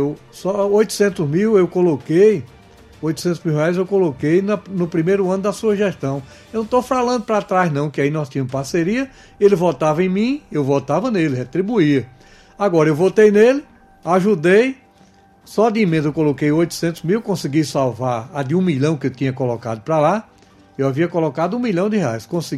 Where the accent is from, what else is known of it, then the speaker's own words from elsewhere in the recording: João Pessoa, Paraíba, Brazil; eu obtive mais votos em Princesa do que em João Pessoa, terra onde eu nasci, onde me criei, fui parlamentar por 20 anos